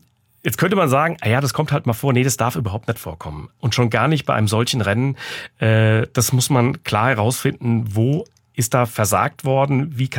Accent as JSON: {"language": "German", "town": "Frankfurt", "region": "Hesse", "country": "Germany", "said": "Also wir hatten bei uns in Frankfurt, ich bin ja Frankfurter und der 1. Mai ist mein Heimrennen."}